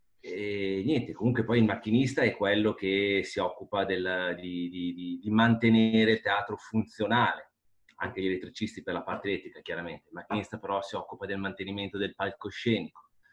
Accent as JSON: {"language": "Italian", "town": "Milan", "region": "Lombardy", "country": "Italy", "said": "io parlo da milanese, perché lavoro, sono di Milano e lavoro a Milano."}